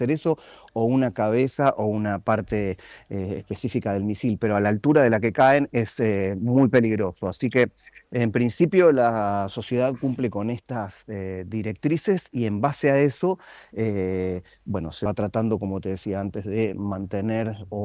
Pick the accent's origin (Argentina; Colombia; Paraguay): Argentina; pero como argentino, yo los invitaría a ponerse en lugar de tener que ver a los vecinos